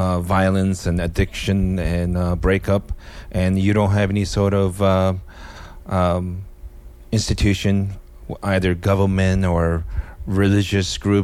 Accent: Japan; growing up in my background, ethnically Korean, growing up in Japan, family problems and alcoholism

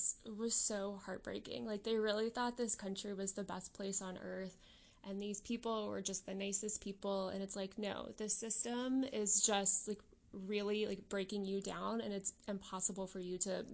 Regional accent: Midwest, United States; because I'm from the Midwest, so New York was kind of like a different country for me.

